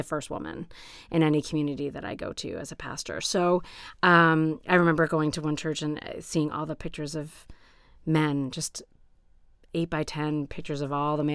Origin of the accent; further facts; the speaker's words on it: Rhode Island, United States; So I grew up Lutheran in Rhode Island, so this is not a new faith for me.